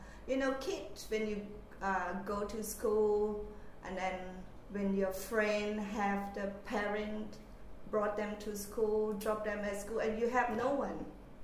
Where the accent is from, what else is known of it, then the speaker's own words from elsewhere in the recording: Mae Sai, Chiang Rai, Thailand; I grew up in Maasai. Further away from Chiang Mai. It's near the border of Burma. Yeah, the small city there.